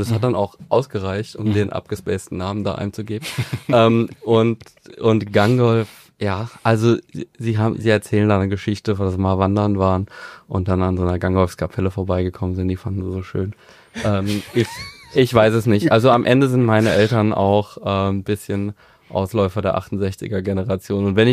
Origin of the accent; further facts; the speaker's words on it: Offenbach, Hesse, Germany; Und gleichzeitig bin ich in Offenbach aufgewachsen, eine der ärmsten Städte damals noch.